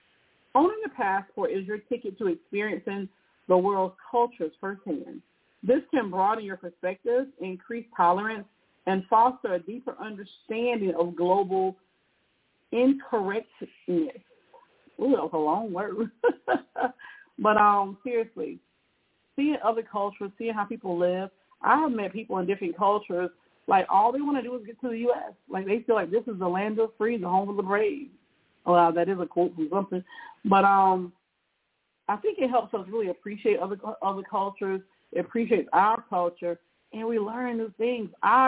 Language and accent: English; South Carolina, United States; now in Kentucky, United States; especially when I leave, like where I live in Kentucky, and I go to my hometown in South Carolina